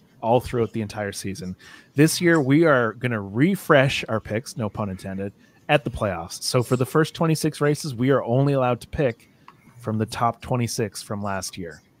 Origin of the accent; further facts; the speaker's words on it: Canada; Matt, especially for us Canadians. Represent. Matt's on the farther side of the coast away from me, but we're still Canadian and we're proud of it.